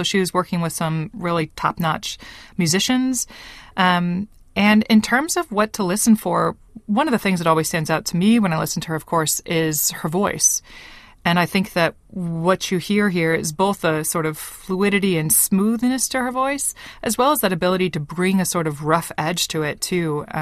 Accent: Michigan, United States; moved away as an adult; now in New Zealand; I am from the U.S. and born and raised in Michigan, the Midwestern part of the country. But I moved to this country 11 years ago, so I'm a citizen of both countries now.

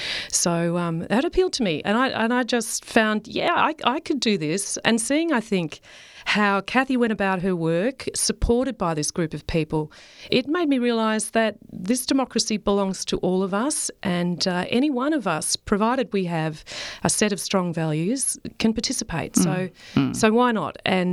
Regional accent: Australia; spoke to me at all as an Australian, as a rural Australian, or as a woman.

